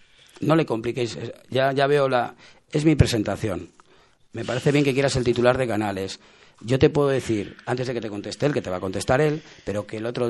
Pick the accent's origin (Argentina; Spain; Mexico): Spain; Valladolid, Castile and León; Y yo soy de Valladolid